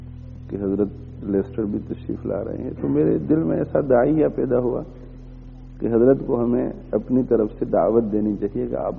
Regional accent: Gujarat, India; now in England, United Kingdom; एक तालिब इल्म हूं, इंग्लैंड से हाजिर हुआ हूं, असल गुजरात का रहने वाला हूं

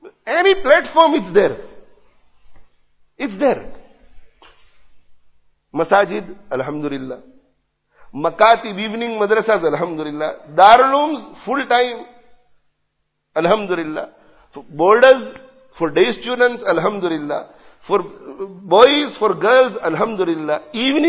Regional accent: Leicester, East Midlands, United Kingdom; I'm not saying this because I live in Leicester. I'm not saying this because I grew up in Leicester.

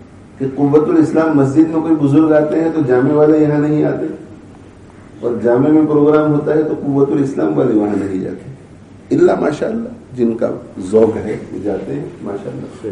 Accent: India; moved away; 1970 کی دہائی میں جب میں انڈیا سے یہاں منتقل ہوا

